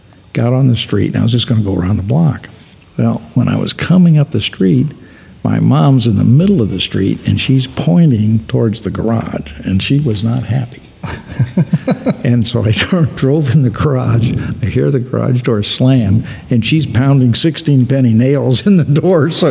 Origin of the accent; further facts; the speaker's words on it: Berkeley, California, United States; I grew up in Berkeley, California, so racing and all the drag strips, it was a big deal